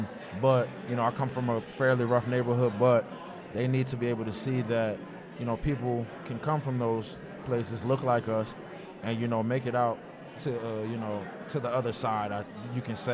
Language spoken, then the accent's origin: English; New Jersey, United States; I'm a New Jersey native. I'm from the North Orange, Essex County area of New Jersey. Grew up in a fairly rough neighborhood